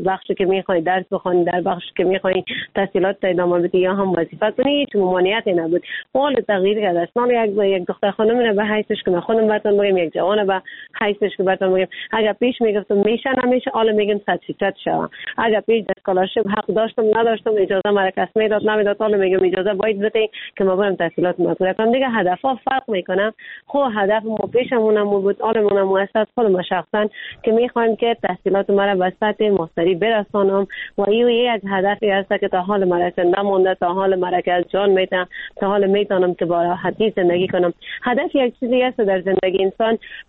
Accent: Afghanistan; ما خود ما افغان هستیم

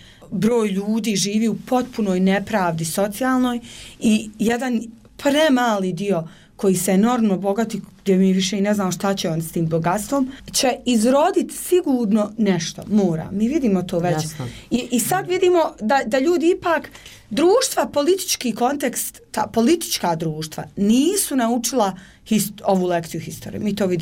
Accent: Kakanj, Federation of Bosnia and Herzegovina, Bosnia & Herzegovina; born or raised there

